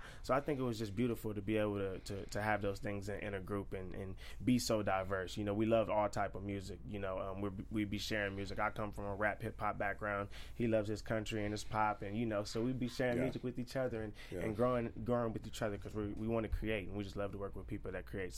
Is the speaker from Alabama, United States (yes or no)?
no; Houston, Texas, United States; He's from Texas, I'm from Houston.